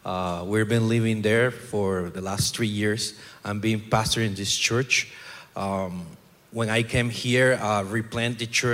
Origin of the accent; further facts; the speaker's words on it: Honduras; moved away as an adult; now in United States; I'm originally from Honduras. I came here to the United States in 2015 to a Bible college.